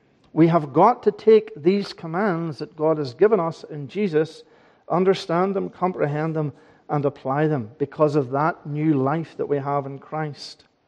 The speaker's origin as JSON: {"language": "English", "country": "Ireland", "said": "I'm an Irishman. I had red hair when I was 20. It's now going gray."}